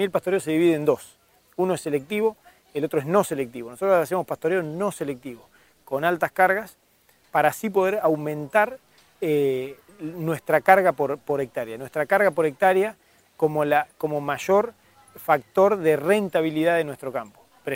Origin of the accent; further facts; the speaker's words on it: Pellegrini, Buenos Aires Province, Argentina; soy de Pellegrini, provincia de Buenos Aires, límite con La Pampa.